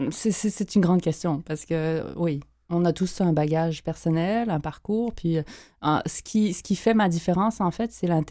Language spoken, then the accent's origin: French; Montreal, Quebec, Canada; j'ai grandi dans un milieu urbain à Montréal, multiethnique aussi, et plutôt dans le système français, d'où mon accent. Donc, les gens, quand ils m'entendent pour la première fois, ils pensent que je suis française.